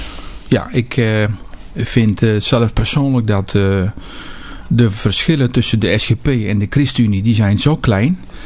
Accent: Bunschoten-Spakenburg, Utrecht, Netherlands; born there; now in Capelle aan den IJssel, Netherlands; Ik ben geboren in Bunschoten-Spakenburg. 21 december 1954. Ik ben in 2006 in Capelle aan de IJssel komen wonen.

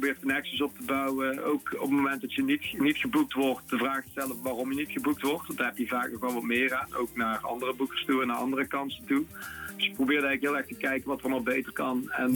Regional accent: Weert, Limburg, Netherlands; Ja, nou ja, goed, we komen uit Weert.

